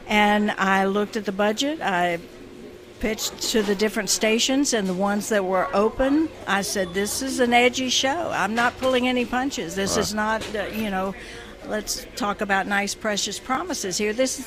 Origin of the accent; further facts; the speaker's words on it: Gainesville, Georgia, United States; I started in my hometown, Gainesville, Georgia.